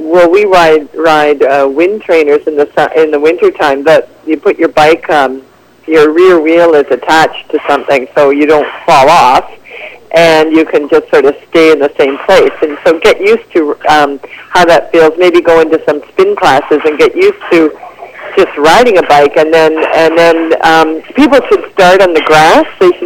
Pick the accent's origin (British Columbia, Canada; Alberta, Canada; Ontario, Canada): Ontario, Canada; I'm from Ontario, but I always come out here to ride in March